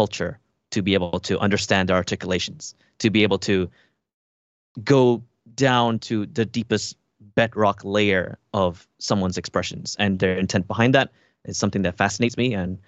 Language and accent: English; Malaysia; moved away; Like I'm Malaysian, but I only just came back to Malaysia like 4 years ago.